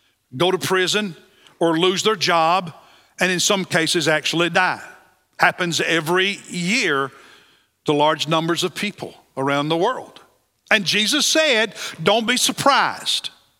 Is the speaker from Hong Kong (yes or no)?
no; Kentucky, United States; Just this week, earlier this week in my home state of Kentucky, Indiana, Ohio, there were multiple tornadoes